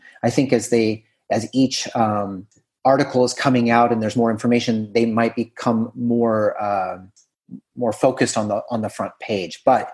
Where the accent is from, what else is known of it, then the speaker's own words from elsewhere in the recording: United States; I am an American who went to college in Pittsburgh, Pennsylvania, in the United States